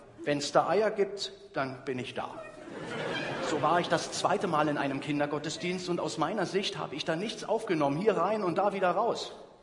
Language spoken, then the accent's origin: German; East Germany, Germany; Ich fand das toll, das gab es ja bei uns im Osten gar nicht.